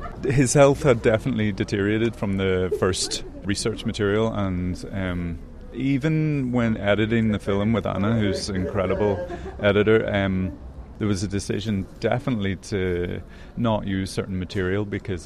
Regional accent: Ireland; And being Irish, like, we love nothing more than a great yarn

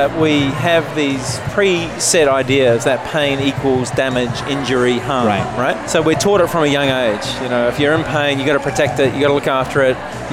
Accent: Palmerston North, Manawatū-Whanganui, New Zealand; also born or lived in Perth, Australia; So I grew up in a small town called Palmerston North.

